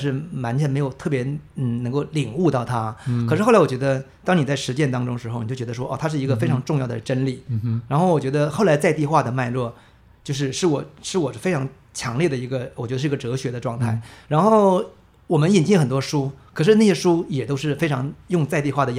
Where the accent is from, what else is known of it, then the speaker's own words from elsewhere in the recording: Northeast China, China; 我的老家满洲或东北